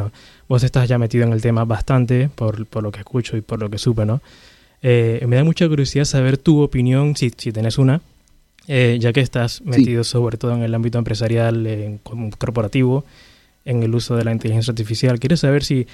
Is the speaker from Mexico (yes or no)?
no; Venezuela; moved away; yo vengo de Venezuela originalmente, yo estoy de allá y seguí acá